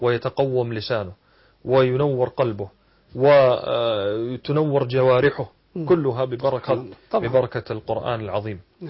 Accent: Saudi Arabia; وأنا رأيت نماذج يعني عندنا في السعودية وحتى هنا يعني سمعت بها في مصر

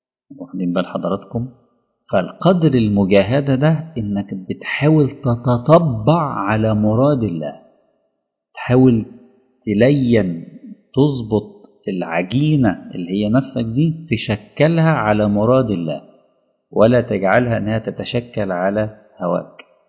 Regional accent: Alexandria, Alexandria Governorate, Egypt; في أولاد كتير جدا مثلا في مدينتي في الأسكندرية

